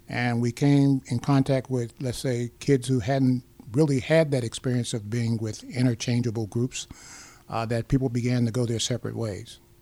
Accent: United States; growing up in the United States from the 40s and the 50s, as a black man, black boy at that time, there were definite limitations

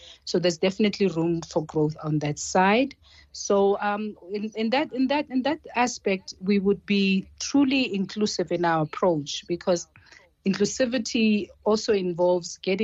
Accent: Alexandra, Gauteng, South Africa; we're excited to be taking it to Alexandra, which also happens to be my hometown.

